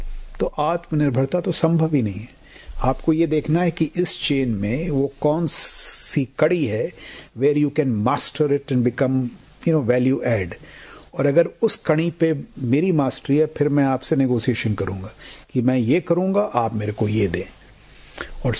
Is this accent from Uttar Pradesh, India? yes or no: yes; Bhadravas, Uttar Pradesh, India; मैं एक जिस गांव से हूँ भद्रवास कानपुर जिले में, वहाँ पे जब मैं आई वॉज यंग